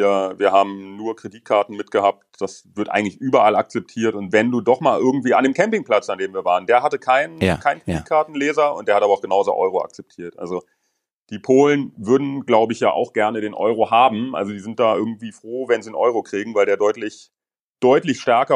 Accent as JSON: {"language": "German", "region": "Berlin", "country": "Germany", "said": "wir kommen aus Berlin, das sind für uns bis zur polnischen Grenze 60, 70 Kilometer der kürzeste Weg."}